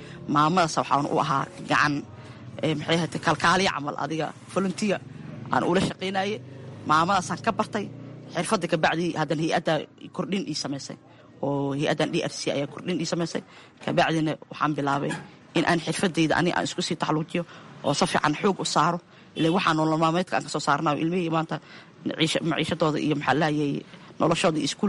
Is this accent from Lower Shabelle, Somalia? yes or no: no; Mogadishu, Banaadir, Somalia; moved away; aniga waxaan kasoo qaxay Xamar, waxaan ku dhashay degmada Shibis, Yaqshiidna kusoo barbaaray. marka maxay ahayd Xamar waan kasoo qaxay 2007-dii ayaan kasoo qaxay.